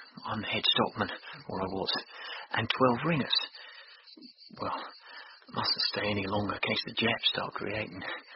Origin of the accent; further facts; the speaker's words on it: Cloncurry, Queensland, Australia; born there; I was born in Queensland, out behind Cloncurry. But my dad, he came from London, a place called Hammersmith.